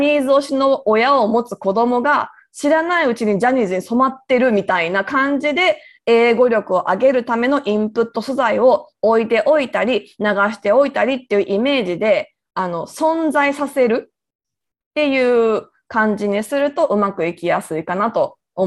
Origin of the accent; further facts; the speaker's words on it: Kansai, Japan; もう私は一応生粋の関西人だけれども